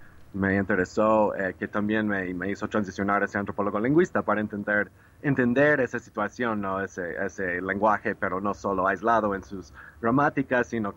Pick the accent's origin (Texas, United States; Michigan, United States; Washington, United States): Texas, United States; Spanish is a second language; yo soy de Texas, estado de Texas en Estados Unidos, es un estado fronterizo con México, y bueno, usamos español casi tanto como inglés en ciertas partes de Texas, ¿no? Y yo estudiaba español toda la vida, me interesaba lenguas